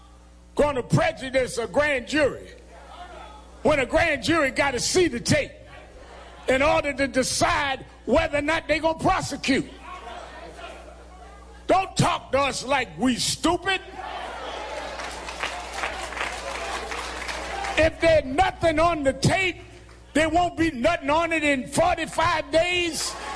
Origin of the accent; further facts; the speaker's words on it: New York, United States; I come from New York. They got a place in New York.